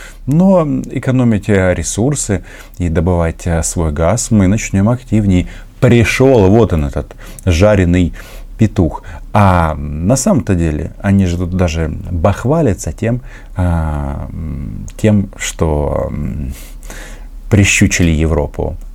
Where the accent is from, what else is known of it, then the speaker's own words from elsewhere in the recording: Ukraine; я украинец